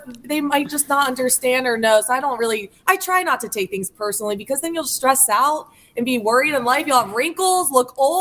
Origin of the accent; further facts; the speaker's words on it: Raleigh, North Carolina, United States; Raleigh, North Carolina. I was born and raised there. Such a great place to live. I loved it. It's very diverse.